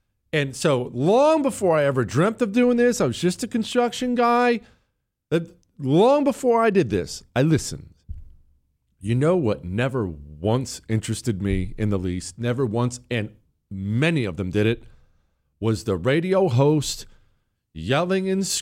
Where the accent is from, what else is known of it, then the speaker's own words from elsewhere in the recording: Texas, United States; That in places like my home state of Texas, we had elections that were not well advertised.